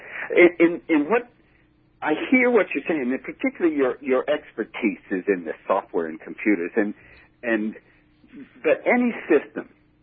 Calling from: Florida, United States; also born or lived in New York; Hi, I'm calling from Florida.

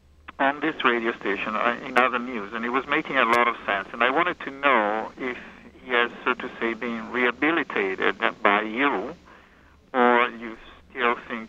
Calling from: Manhattan, New York, United States; Downtown Manhattan on an old copper wire line.

